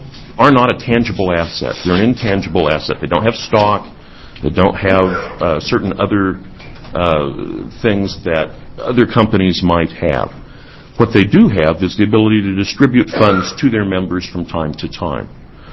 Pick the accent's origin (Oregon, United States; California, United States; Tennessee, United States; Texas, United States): Oregon, United States; Corvallis; I am from Corvallis